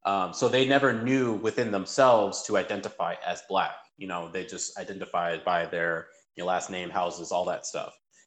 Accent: United States; born more Nigerian American, where we were raised, obviously, the customs and the culture that is being Nigerian, but we were also surrounded with fellow Americans and whatnot. So I learned to be American that way.

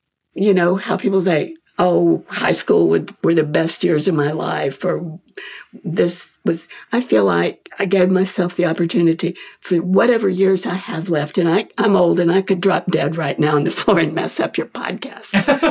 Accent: Austin, Texas, United States; moved away as an adult; also born or lived in Houston; now in Brooklyn, United States; But grew up in Austin, moved as a 20-something to Houston, lived there way long.

